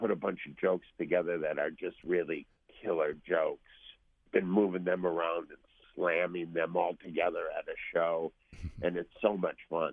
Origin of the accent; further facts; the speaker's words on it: Midwest, United States; I'm really a Midwesterner at heart.